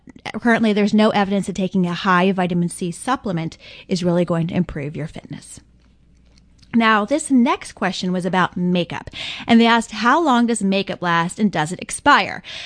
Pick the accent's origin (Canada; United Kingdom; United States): United States; Tennessee; I am a girl from Tennessee, so I love my beef jerky.